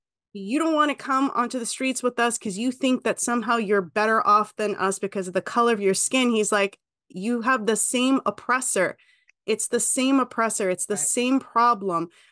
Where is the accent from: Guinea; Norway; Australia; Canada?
Canada; And I'm a Canadian. I can't vote for Trump.